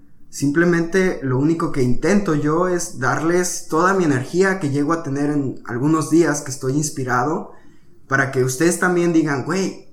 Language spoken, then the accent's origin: Spanish; Mexico; Yo soy mexicano, somos de otra frontera.